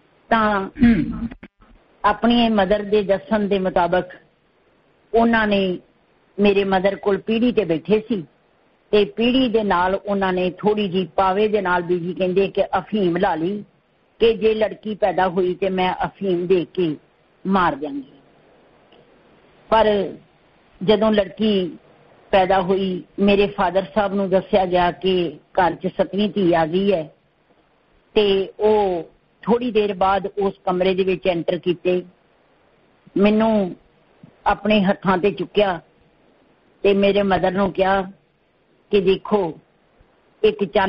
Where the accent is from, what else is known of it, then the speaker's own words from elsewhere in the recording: Talwandi Malak, Punjab, India; ਮੈਂ ਪੰਜਾਬ ਦੇ ਜ਼ਿਲ੍ਹਾ ਪਟਿਆਲੇ ਦੇ ਪਿੰਡ ਤਲਵੰਡੀ ਮਲਕ ਵਿੱਚ … ਉਹਨਾਂ ਦੀ 7ਵੀਂ ਤੇ ਸਭ ਤੋਂ ਛੋਟੀ ਧੀ ਹਾਂ।